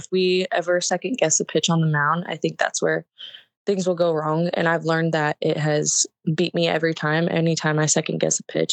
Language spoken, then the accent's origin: English; Ventura, California, United States; one, they're very close to where I live. My hometown is in Ventura. So super close.